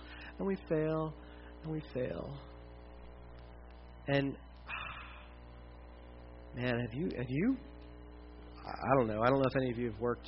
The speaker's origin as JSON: {"language": "English", "region": "Delaware", "country": "United States", "tie": "born or raised there", "said": "This wasn't in town here. This is where I grew up in Delaware."}